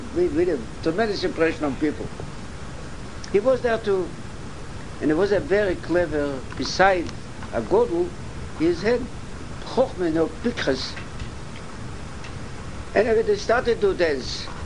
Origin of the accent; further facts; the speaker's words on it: Baranovichi, Brest Region, Belarus; I was a young boy, I learned there for 5 years, I grew up in Baranovich actually.